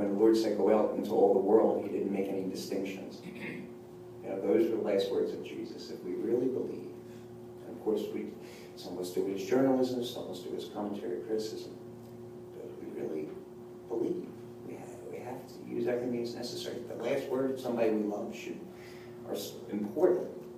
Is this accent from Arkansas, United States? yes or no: no; Philadelphia, Pennsylvania, United States; It's very surreal that for the first time in 40 years he's not at one of these conventions, and I'm the Philadelphian who is.